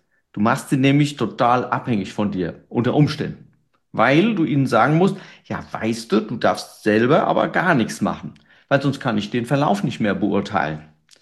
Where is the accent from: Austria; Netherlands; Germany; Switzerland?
Germany; Mainz, Rhineland-Palatinate; Ich komme aus Mainz.